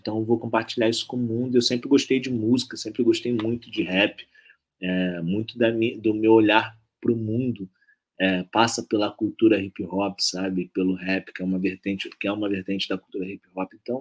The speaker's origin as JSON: {"language": "Portuguese", "town": "Salvador", "region": "Bahia", "country": "Brazil", "tie": "born there", "said": "aqui em Salvador, que é a cidade onde eu nasci"}